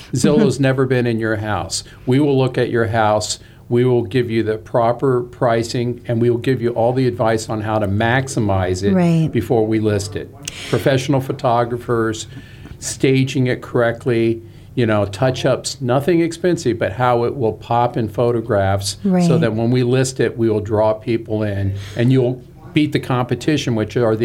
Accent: St. Petersburg, Florida, United States; now in Tarpon Springs, United States; Well, I live in Tarpon Springs. I'm a native of Florida. I grew up in St. Pete, home of the nearly wet and nearly dead. And I live up in Tarpon Springs now.

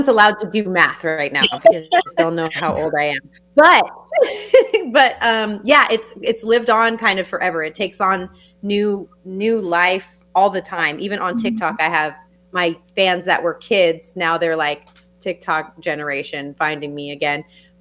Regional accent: San Francisco, California, United States; I was doing R&B hip hop music in the Bay Area. I'm from the Bay, San Francisco Bay Area.

